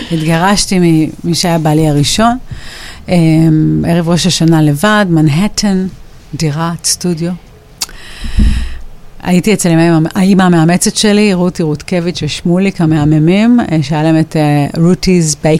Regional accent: Ashkelon, Southern District, Israel; גדלתי באשקלון, נולדתי באשקלון, ואימא שלי מרוקאית, אני יודע, ממשפחה מסורתית, עם כל מיני רבנים וכאלה סביבה, ואבא שלי ניצול שואה תאיסט.

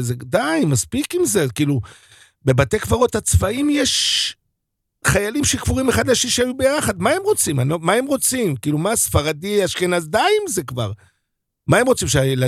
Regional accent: Bat Yam, Tel Aviv District, Israel; אני בתור ילד גדלתי, אני ספרדי, בבת ים, גדלתי בבניין שהיה לי 10 אמהות שונות, מרוקאית, תימנית.

